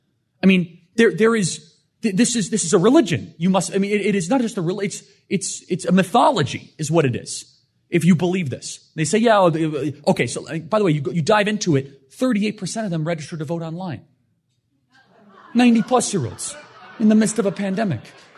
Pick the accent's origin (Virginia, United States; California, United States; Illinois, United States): Illinois, United States; So I'm from Northern Illinois.